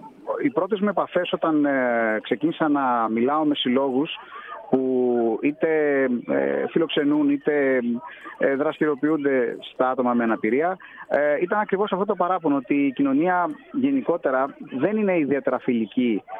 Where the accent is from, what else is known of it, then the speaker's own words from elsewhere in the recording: Livadeia, Central Greece, Greece; γιατί γίνεται στην πόλη μου στη Λιβαδιά.